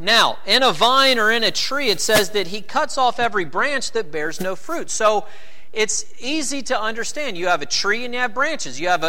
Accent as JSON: {"language": "English", "region": "the South", "country": "United States", "said": "We're from the South. It's been spring in Georgia for a couple of months."}